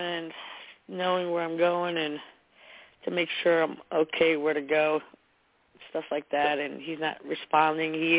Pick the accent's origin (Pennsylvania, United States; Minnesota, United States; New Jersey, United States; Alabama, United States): New Jersey, United States; I'm from New Jersey.